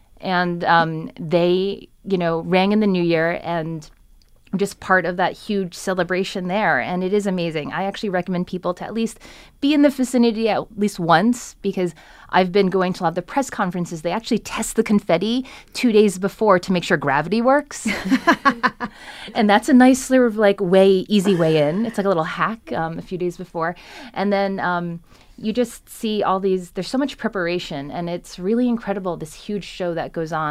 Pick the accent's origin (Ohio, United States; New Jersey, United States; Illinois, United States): New Jersey, United States; now in New York City, United States; And as someone who has always loved New York City, I grew up in New Jersey